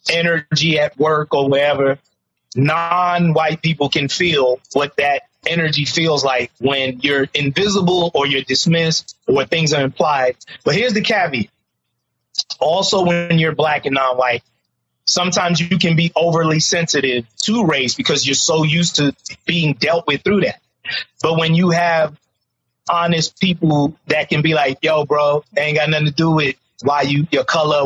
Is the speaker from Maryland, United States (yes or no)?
no; New York City, New York, United States; the unique background of being born and raised in Harlem, mm-hmm. which is a uniquely black, socially conscious community.